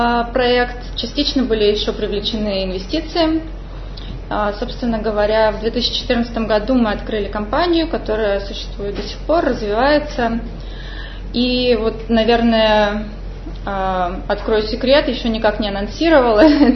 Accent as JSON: {"language": "Russian", "town": "Tomsk", "region": "Tomsk Oblast", "country": "Russia", "tie": "born or raised there", "also_born_or_lived": "Moscow / New York", "moved": "as an adult", "said": "я родом из Сибири, родилась в Томске, выросла в Томске, закончила школу. И в 18 лет уехала в Москву"}